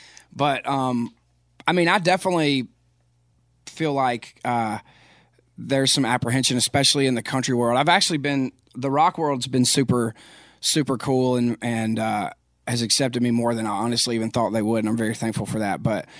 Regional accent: Philadelphia, Pennsylvania, United States; but I loved my hometown, and a lot of people, most people in Philadelphia love Philadelphia.

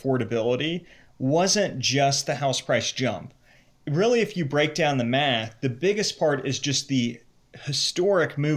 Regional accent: Cincinnati, Ohio, United States; born or raised there; also born or lived in New York

